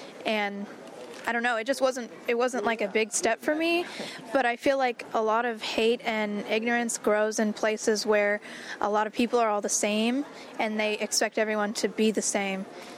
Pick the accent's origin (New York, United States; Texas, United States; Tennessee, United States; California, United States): California, United States; Sacramento; Well, I'm from Sacramento, like in the Sacramento area, and he's from Southern California, so it's very different.